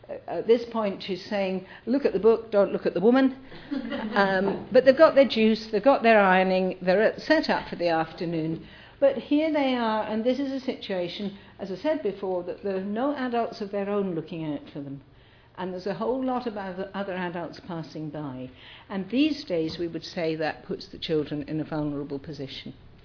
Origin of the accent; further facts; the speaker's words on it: Scotland, United Kingdom; And my next language will be Gaelic, because I think as a Scot, be leaving maybe in an independent Scotland, I better learn the indigenous language.